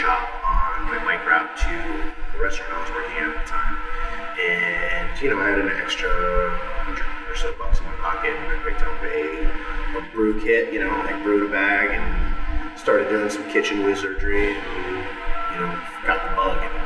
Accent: New Jersey, United States; moved away as an adult; now in Asheville, United States; I grew up in New Jersey and left there to go to culinary school in Denver, Colorado.

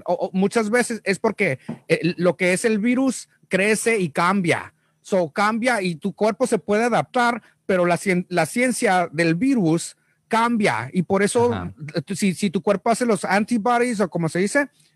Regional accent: Mexico; Aparte de eso, soy mexicano y tomé agua de Tijuana.

